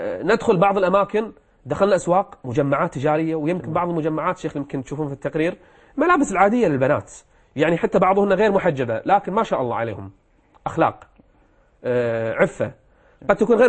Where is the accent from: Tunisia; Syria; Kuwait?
Kuwait; عندنا بالكويت